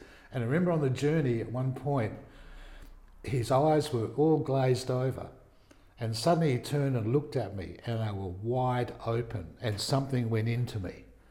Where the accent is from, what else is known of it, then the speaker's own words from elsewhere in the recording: Scarborough, Western Australia, Australia; Well, I was raised in Scarborough when Laidlaw Street was not a sealed road. It was largely bush in those days.